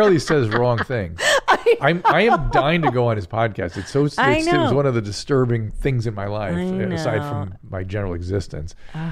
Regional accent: Ukraine; I'm from the Ukraine and whatever.

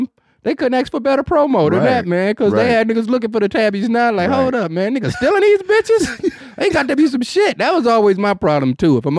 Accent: Detroit, Michigan, United States; now in Texas, United States; I'm from Detroit, you know?

